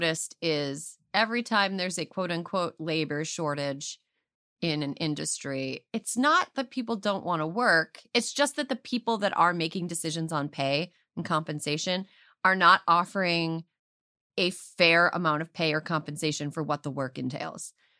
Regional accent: California, United States; as a Californian, as a California voter

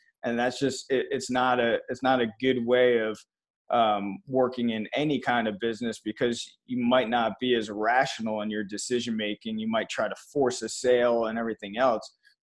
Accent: New Jersey, United States; moved away as an adult; now in Florida, United States; Originally New Jersey, and then moved to Florida when I graduated high school. I had to get out of the cold weather.

